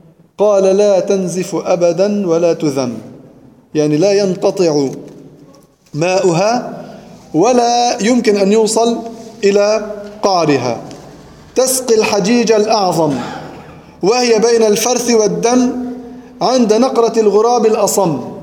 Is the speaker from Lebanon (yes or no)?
yes; Lebanon; مثال بسيط عندنا بلبنان